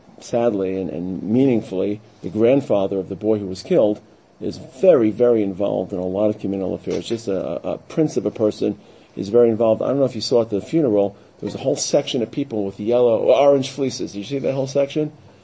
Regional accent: Brooklyn, New York, United States; now in Israel; I come from Brooklyn, so I grew up in Brooklyn in the 70s and 80s, in Flatbush.

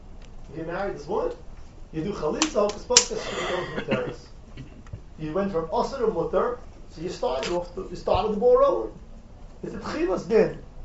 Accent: United States; we think, because we grew up in America, so we're convinced by balance of power, checks and balances

